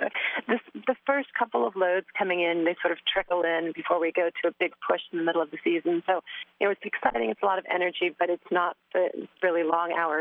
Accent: California, United States; So I was raised close to Sonoma County. I grew up in Marin County, which is just the north side of the Golden Gate Bridge.

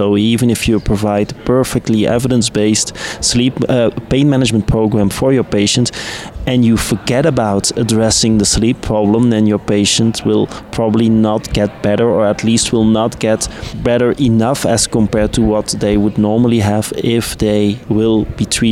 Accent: Belgium; English is a second language; which is not a nice thing for us people from Belgium.

